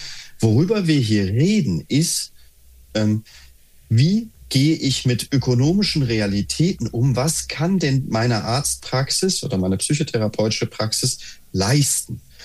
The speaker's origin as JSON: {"language": "German", "region": "Hesse", "country": "Germany", "lives_now": "Berlin, Germany", "said": "ich komme zwar aus Hessen, wie ihr beiden auch, wie die beiden Christians oder Tino und Christian auch, aber ich lebe heute in Berlin und ich lebe in Schöneberg."}